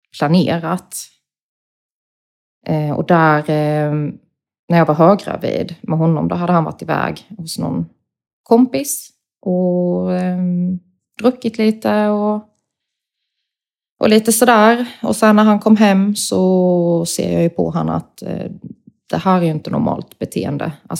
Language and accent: Swedish; Sweden; i och med att han är utländsk och jag är svensk så kunde han ju...